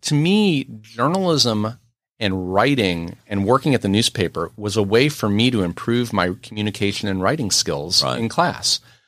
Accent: New York City, New York, United States; So little background is I grew up in Manhattan. My parents were, voracious readers of the New York Times.

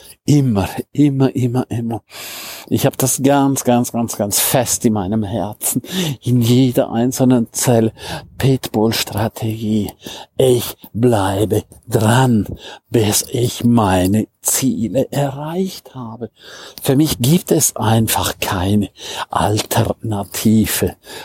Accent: St. Moritz, Graubünden, Switzerland; Strahlend blauer Himmel, wie in meiner Heimat St. Moritz.

